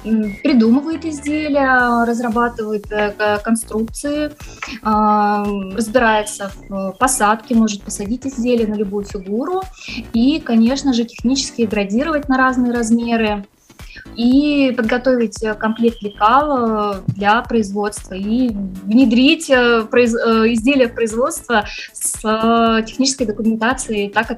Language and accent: Russian; Novosibirsk, Novosibirsk Oblast, Russia; Я родилась в Новосибирске. Ну и, собственно говоря, выросла тоже в этом городе.